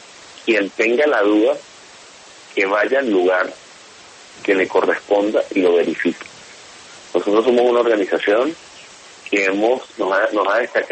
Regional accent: Táchira, Venezuela; Sí, por supuesto. Soy del Táchira.

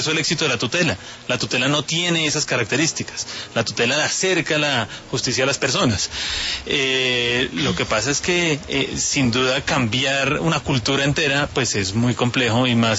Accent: Colombia; cómo somos los colombianos.

